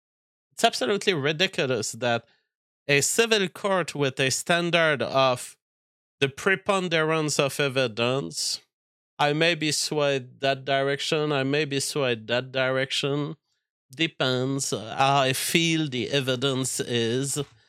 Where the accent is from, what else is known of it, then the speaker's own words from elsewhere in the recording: Canada; I won't get it because I'm a Canadian.